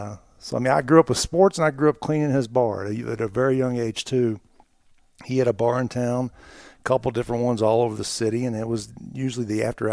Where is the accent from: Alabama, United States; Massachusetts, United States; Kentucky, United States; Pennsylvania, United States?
Kentucky, United States; Louisville; Living in Louisville, everyone had a basketba